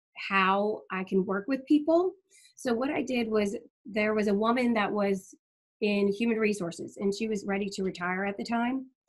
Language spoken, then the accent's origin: English; Baton Rouge, Louisiana, United States; So I am an LSU fan, went to LSU, born and raised in Baton Rouge.